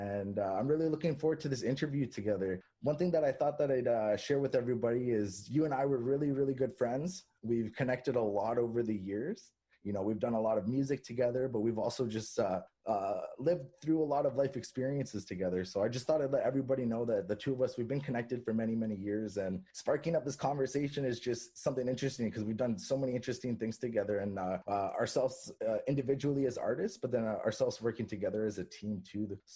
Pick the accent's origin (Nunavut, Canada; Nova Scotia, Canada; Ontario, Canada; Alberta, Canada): Nunavut, Canada; Rankin Inlet; originally I'm from Rankin Inlet, and that's in Nunavut.